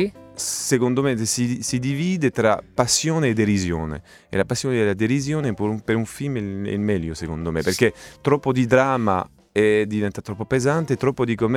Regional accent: France; Italian is a second language; perché sono francese

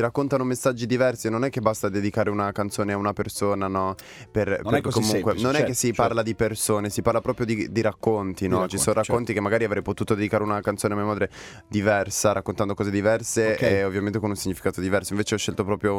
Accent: Orosei, Sardinia, Italy; ho scelto di collaborare con il coro femminile del mio paese di origine, della Sardegna, di Oroseino

